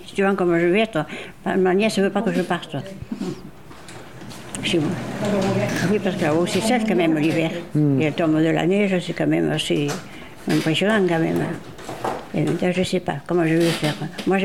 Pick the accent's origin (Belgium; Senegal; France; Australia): France; Saint-Germain-de-Calberte, Occitanie; je suis né à Saint-Germain-de-Calberte, il y a Camprodon, ça s'appelle. Il y avait mes parents, on avait des moutons, des chèvres, comme tout le monde